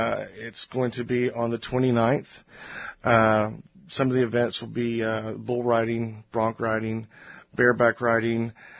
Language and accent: English; Houston, Texas, United States; It was something that I grew up in Houston. So we had the Houston Livestock Show and Rodeo, and that was a huge part of our culture.